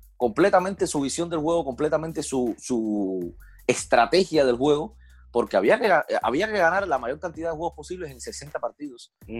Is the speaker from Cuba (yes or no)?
yes; Cuba; Yo solamente les voy a decir algo que decimos en mi país, en Cuba.